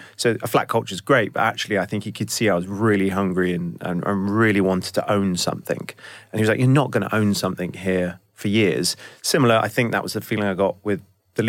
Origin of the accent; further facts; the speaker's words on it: Bath, South West England, United Kingdom; growing up in Bath, a lovely, amazing environment, amazing family.